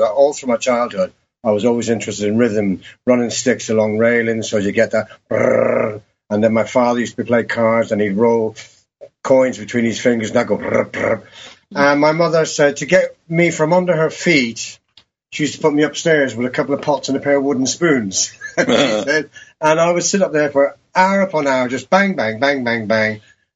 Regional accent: Dublin, Leinster, Ireland; I was born in Dublin, and we lived in a one-up, one-down terrace cottage with three beds in the bedroom, the boys, the girls, and then my parents were in the other bed.

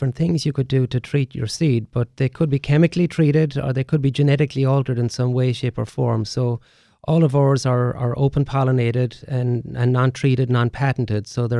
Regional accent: Ireland; moved away as an adult; now in United States; growing up in Ireland, you always had a garden. So we grew up with our own home garden. I followed my passion in terms of business, coming to the United States in 1990

